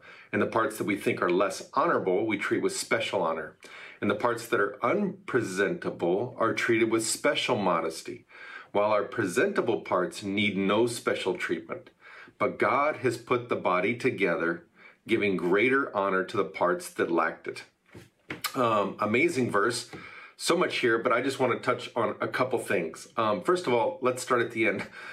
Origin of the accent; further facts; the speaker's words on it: Kansas, United States; for those who don't know me, and I'm from Kansas.